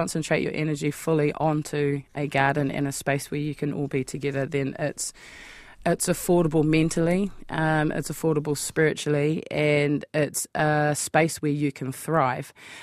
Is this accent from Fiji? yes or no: no; Upanuni, Northland, New Zealand; I'm from Upanuni in the South Hokianga, the centre of the universe, just saying.